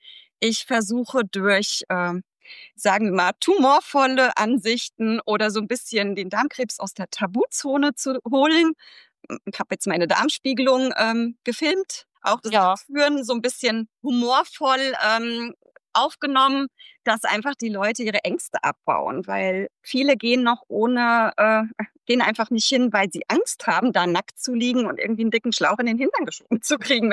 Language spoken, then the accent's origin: German; Hesse, Germany; ich habe zum Glück über Aschaffenburg den Weg zur ILCO gefunden, auch als Hessin.